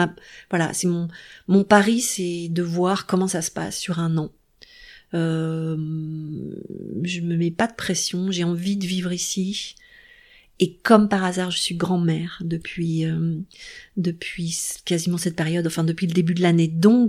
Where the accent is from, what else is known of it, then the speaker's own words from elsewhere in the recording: Paris, Île-de-France, France; J'ai aimé Paris je suis une vraie Parisienne. J'ai tourné, travaillé, rencontré beaucoup de gens à Paris.